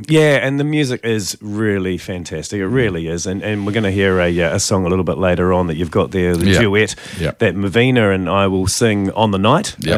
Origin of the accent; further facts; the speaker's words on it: Hastings, Hawke's Bay, New Zealand; moved away as an adult; now in Auckland, New Zealand; I went to performing arts school in Hastings. I'm from Hastings.